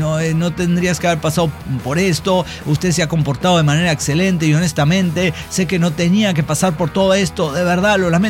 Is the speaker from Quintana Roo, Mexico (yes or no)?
yes; Cancún, Quintana Roo, Mexico; soy de Cancún, Quintana Roo